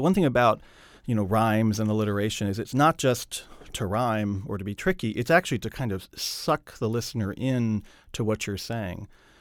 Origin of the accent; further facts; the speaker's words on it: Kentucky, United States; because I am from Kentucky. I grew up in the city